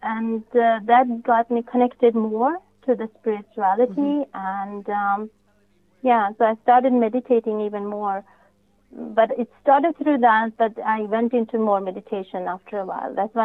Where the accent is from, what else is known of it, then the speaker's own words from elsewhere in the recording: India; even growing up in India, or the mindset of people living outside of India.